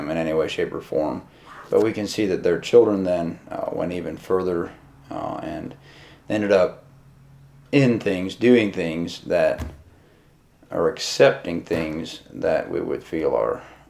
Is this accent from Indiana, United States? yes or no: yes; Indiana, United States; also born or lived in Ohio; I remember when we moved, and I was almost 8 years old, and we moved from Ohio to Indiana. And there was a while when I had a yearning to move back there.